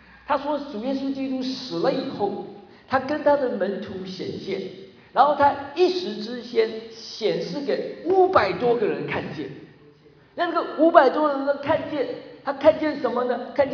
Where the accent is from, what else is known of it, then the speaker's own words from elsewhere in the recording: China; 我们中国人不太喜欢人家谈到死亡的问题啊